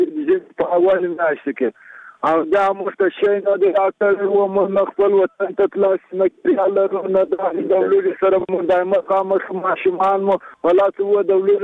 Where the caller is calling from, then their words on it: Badghis, Afghanistan; زه د بادغیس اوسیدونکو یم